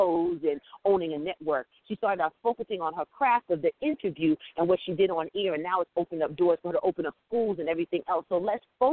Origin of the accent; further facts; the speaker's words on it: Jamaica; I'm West Indian. I'm from Jamaica.